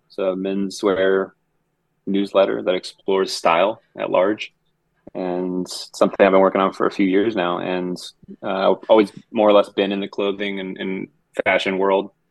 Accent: Florida, United States; also born or lived in Tennessee; So I grew up in the South, from Tennessee originally, and mainly grew up in Florida. I'm one of eight kids, and I grew up in a Christian home.

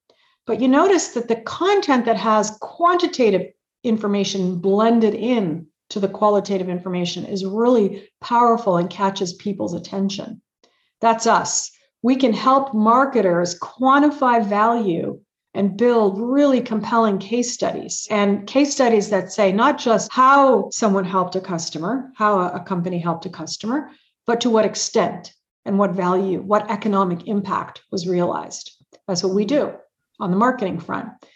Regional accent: Canada; I was originally from Canada

